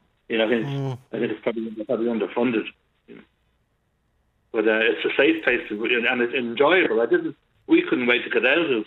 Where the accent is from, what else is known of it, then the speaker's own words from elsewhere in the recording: Ballyfermot, County Dublin, Ireland; from Ballyfermot. I know what aggression is like, you know, and originally from Ballyfermot.